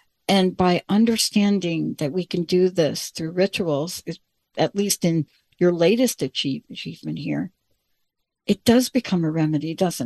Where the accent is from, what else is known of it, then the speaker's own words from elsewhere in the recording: The Bronx, New York, United States; I'm a girl from the Bronx.